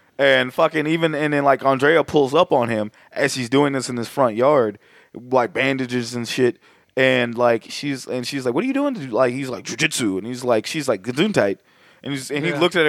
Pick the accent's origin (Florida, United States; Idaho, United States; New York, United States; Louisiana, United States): Florida, United States; You got to remember, I'm from Florida. We don't read well.